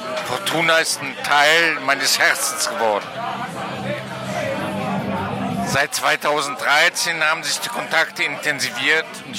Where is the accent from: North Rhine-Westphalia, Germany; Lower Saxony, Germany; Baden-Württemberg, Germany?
North Rhine-Westphalia, Germany; Hennef; moved away as an adult; now in Hamburg, Germany; Ursprünglich stamme ich aus dem Rheinland, aus Hennef. Hennef an der See. Ich bin dann 2000 nach Hamburg gezogen.